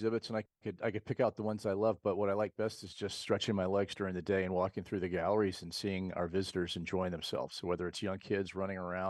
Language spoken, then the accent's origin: English; Virginia, United States; I grew up in Virginia